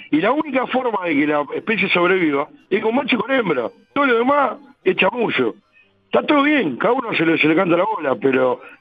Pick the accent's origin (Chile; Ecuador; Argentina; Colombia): Argentina; Soy argentino hasta el ojete, ¿eh? Pero no mezclo fútbol con patria, nada que ver.